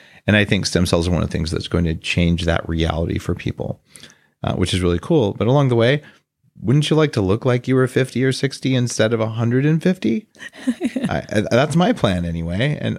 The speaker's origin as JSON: {"language": "English", "region": "New Mexico", "country": "United States", "tie": "born or raised there", "said": "Because I grew up in New Mexico where, well, you wash your face every now and then if you get around to it."}